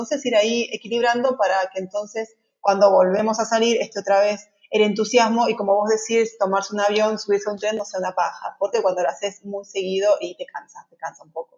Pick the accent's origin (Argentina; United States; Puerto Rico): Argentina; San Nicolás de los Arroyos, Buenos Aires Province; Yo soy de San Nicolás, nací acá, y aunque toda mi vida luché por irme de acá, las vueltas de la vida hicieron que terminara eligiendo San Nicolás otra vez para sentarme.